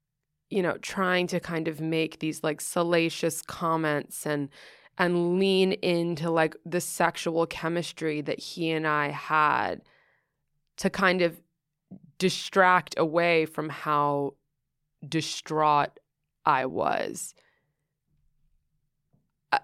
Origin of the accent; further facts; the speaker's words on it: New York City, New York, United States; I grew up in Greenwich Village and I grew up doing theater.